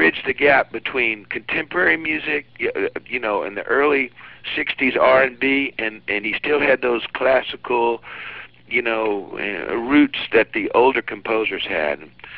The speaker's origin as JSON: {"language": "English", "region": "Texas", "country": "United States", "said": "I came up from Texas and went to work for Scepter Records and as a staff producer."}